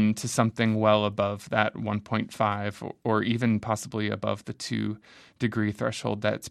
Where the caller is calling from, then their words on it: Tucson, Arizona, United States; Well, I'm here speaking from Tucson, Arizona, too.